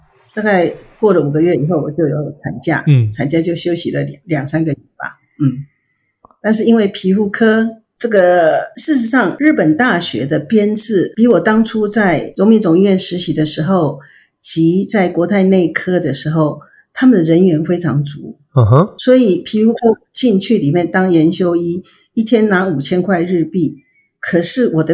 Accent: Taiwan; moved away as an adult; also born or lived in Japan; 然后从日本办好签证，然后我们再从台湾出来的

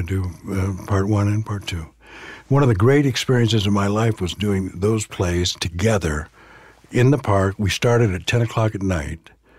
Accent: California, United States; I grew up in Southern California.

